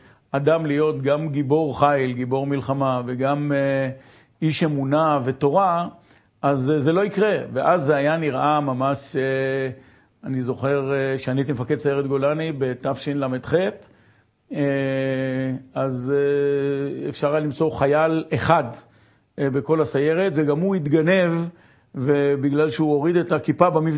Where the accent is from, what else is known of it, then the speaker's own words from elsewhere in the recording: Ein Gev, Northern District, Israel; אני גדלתי בקיבוץ עין גב